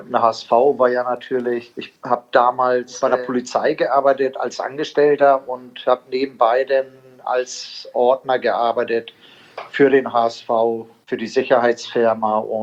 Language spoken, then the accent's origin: German; Italy; accent: Hamburg; Ich sage, ich bin ja auch ein Italiener.